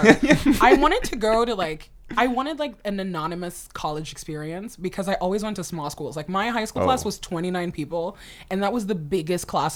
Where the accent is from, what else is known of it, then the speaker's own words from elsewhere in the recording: New York, United States; Because now I'm like, I'm from New York.